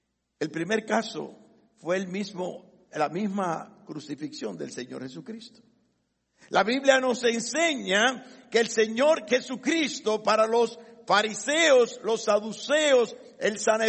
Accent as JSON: {"language": "Spanish", "country": "Dominican Republic", "said": "Y lamentablemente nuestra nuestro gentilicio es dominicanos. O sea que nosotros somos los perros de Dios."}